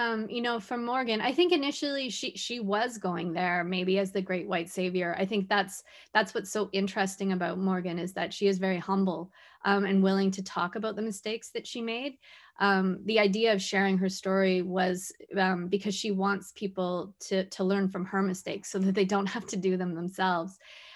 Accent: Whitehorse, Yukon, Canada; I'm from Whitehorse, as I said

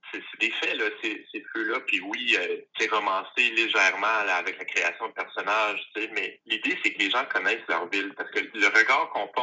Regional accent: Sudbury, Ontario, Canada; Moi, je suis originaire de Sudbury, en Ontario. Puis, j'ai toujours... je viens d'un trou, parce que littéralement, ce lit, c'est un cratère. mais c'est une ville qui est rough ses bords, on va dire.

